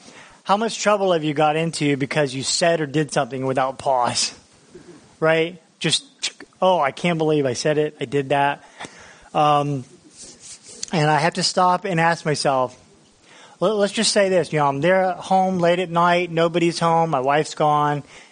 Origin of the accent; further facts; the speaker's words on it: Florida, United States; because I'm from Florida, and my wife had to show me how fire works